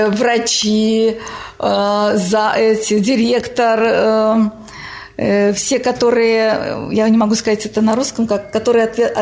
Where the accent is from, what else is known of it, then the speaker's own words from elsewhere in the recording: Tatarstan, Russia; И я замучилась всем объяснять, что я татарка, что это Татарстан, что мы не такие, просто мы русскоговорящие.